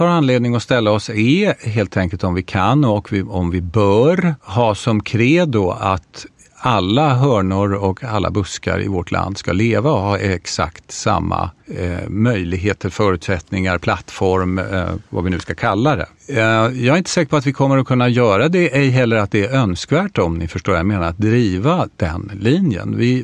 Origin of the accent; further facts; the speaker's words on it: Brändö, Åland, Finland; now in Sweden; Ja, Brändö heter den där jag kommer ifrån. Och de är 450.